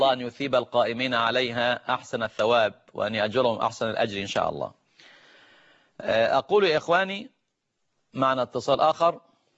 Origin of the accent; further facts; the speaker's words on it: Egypt; عندنا في مصر